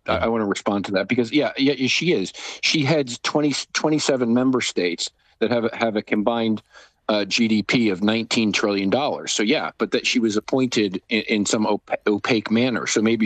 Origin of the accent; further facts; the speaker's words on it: United Kingdom; Now, quite frankly, I'm also British, by the way.